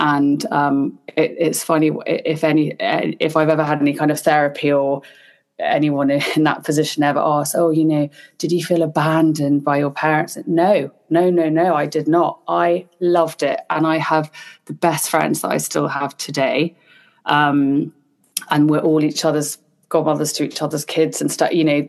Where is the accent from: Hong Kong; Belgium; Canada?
Hong Kong; in terms of sort of growing up in Hong Kong and places like